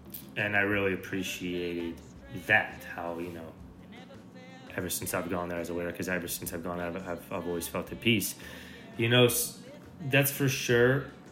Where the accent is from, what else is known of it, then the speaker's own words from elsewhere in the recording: United States; where as an American roots musician, that's where you kind of make your breakthrough.